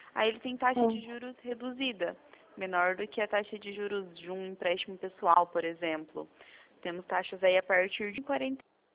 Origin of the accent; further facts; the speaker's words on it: Londrina, Paraná, Brazil; eu sou do Paraná.